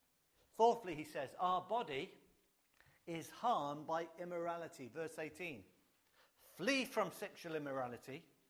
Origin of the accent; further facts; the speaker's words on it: Coventry, West Midlands, United Kingdom; And I took the kids one day round at Coventry City Centre, my hometown where I grew up